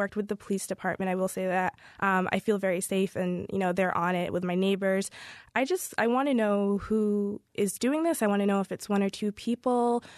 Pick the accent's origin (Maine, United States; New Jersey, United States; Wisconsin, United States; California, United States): Maine, United States; So I'm from Maine, and I've lived here my entire life.